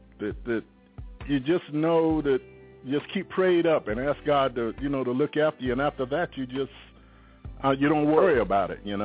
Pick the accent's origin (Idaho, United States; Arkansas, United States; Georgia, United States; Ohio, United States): Georgia, United States; Savannah; Okay. I'm originally from Savannah, Georgia.